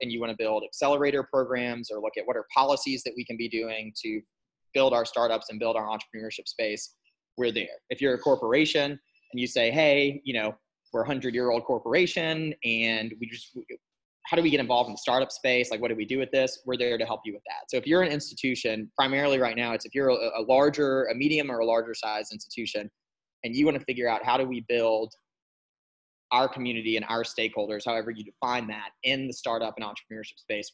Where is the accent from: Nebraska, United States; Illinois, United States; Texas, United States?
Nebraska, United States; growing up in Nebraska and not having this super traditional background